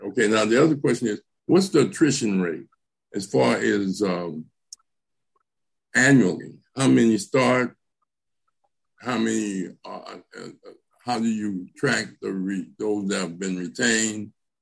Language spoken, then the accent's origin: English; Watts, California, United States; now in Compton, United States; I'm in Compton. I grew up in Watts, right? Watts and Compton.